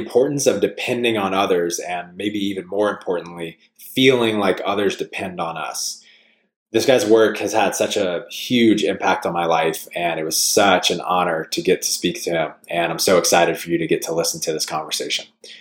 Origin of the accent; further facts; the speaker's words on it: Louisiana, United States; Where I grew up in Louisiana, community was very highly valued, is very highly valued.